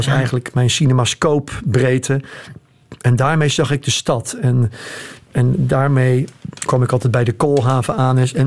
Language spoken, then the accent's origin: Dutch; Rotterdam, South Holland, Netherlands; born there; Ik ben ook geboren in Rotterdam.